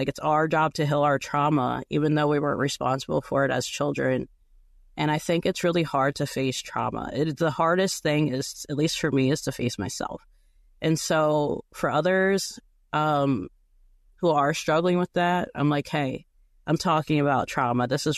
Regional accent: New Jersey, United States; I'm from New Jersey. We're just very expressive with our words, you know, it's just culture here. And that's just how we talk.

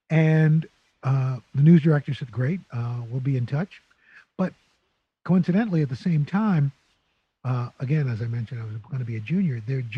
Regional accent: New York City, New York, United States; So I grew up in New York City, greatest city in the world.

